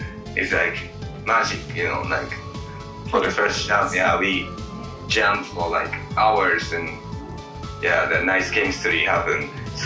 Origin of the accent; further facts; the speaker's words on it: Gifu, Japan; born there; English is a second language; I was born in Gifu, Japan. Gifu is a beautiful city.